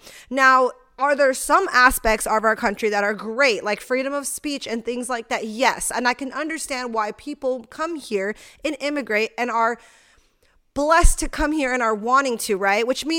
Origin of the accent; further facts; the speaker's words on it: United States; I'm an American citizen. I'm from America. I was raised in the United States.